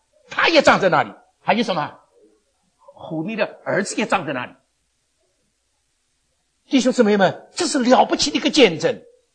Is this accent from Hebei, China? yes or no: no; Shanghai, China; 我们上海人最不喜欢听见这个字"死"这个字。哎呀，我曾经在上海的那个香港的那个教会里面呢，大半的人都是上海人，所以为着这样的缘故，我广东话学不好。